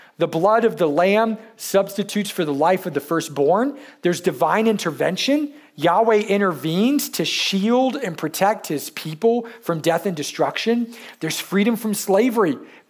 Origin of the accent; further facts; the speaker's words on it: Marietta, Ohio, United States; if you go to my hometown, Marietta, Ohio, it's really big in the realm of connections to the Revolutionary War.